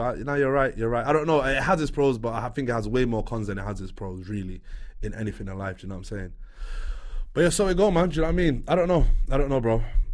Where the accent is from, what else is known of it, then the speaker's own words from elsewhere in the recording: England, United Kingdom; But obviously, we're English at the same time, bro. So it's hard to kind of like mix and blend in between those two cultures.